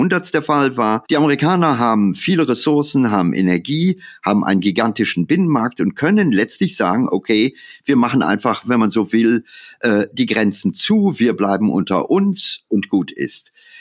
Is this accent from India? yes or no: yes; India; ich habe meine Kindheit in Indien verlebt. Ich weiß, wie das Indien meiner Kindheit war.